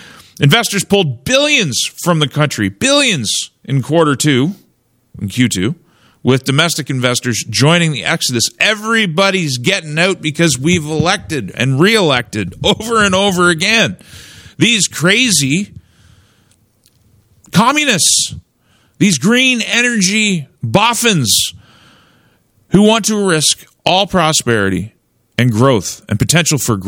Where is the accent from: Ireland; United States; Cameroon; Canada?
Canada; how it has absolutely destroyed your prospects for a brighter future as a Canadian. Like, we may have to seek our fortunes outside of the matrix of this country